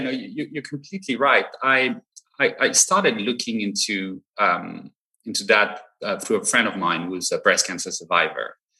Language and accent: English; Paris, Île-de-France, France; now in United States; I was born and raised actually in Paris, and that's where I spent most of my childhood. I did spend a little bit of time in San Francisco actually when I was in kindergarten.